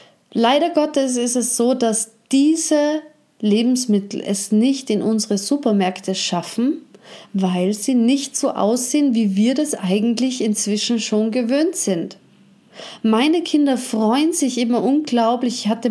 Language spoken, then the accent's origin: German; Austria; Bei uns in Österreich ganz charmant Gemüsekisterl.